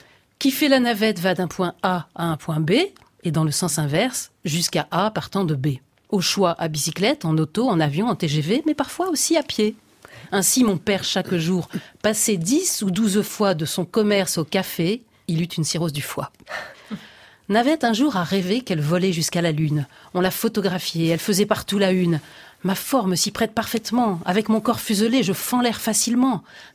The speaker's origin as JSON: {"language": "French", "region": "North", "country": "France", "said": "Moi, je suis du Nord"}